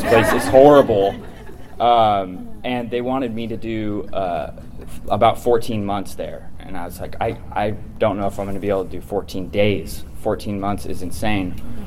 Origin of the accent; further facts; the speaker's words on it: Simi Valley, California, United States; And I grew up in Simi with him and my mom in Agora. And so I'd always grew up in this house in Simi